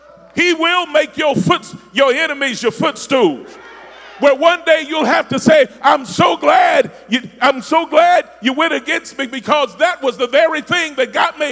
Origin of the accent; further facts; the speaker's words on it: Evansville, Indiana, United States; I'm from Evansville by way of Tucky